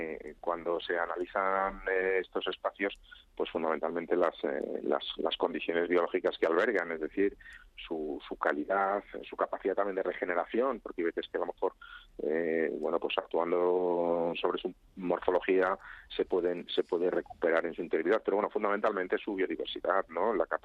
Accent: Community of Madrid, Spain; Somos muchos madrileños demandando espacios y lugares.

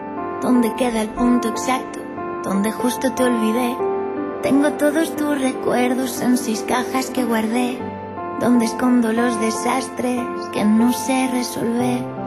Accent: France; crecí en Francia y lo hablo igual que español.

